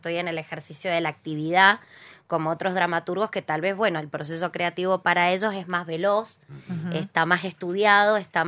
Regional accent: Mendoza, Argentina; quiero hablarle a mi mendocino como mendocina.

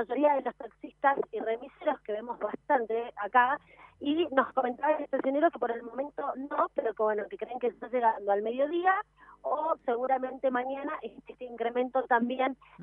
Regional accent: Argentina; Ya estamos acostumbrados, somos argentinos de alguna manera

